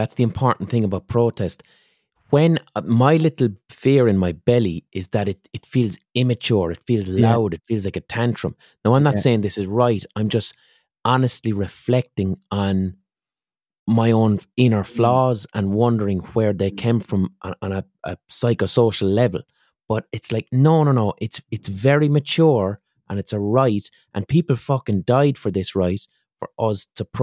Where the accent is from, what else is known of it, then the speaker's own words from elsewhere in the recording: Ireland; as an Irish person, I almost feel queasy, or I feel like I'm being bold or doing something wrong by using my podcast to ask people to go to a protest.